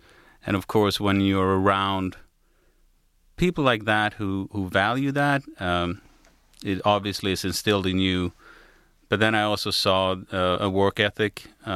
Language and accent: English; Sweden; In Sweden, at that time and still to this day, you have to pick an instrument.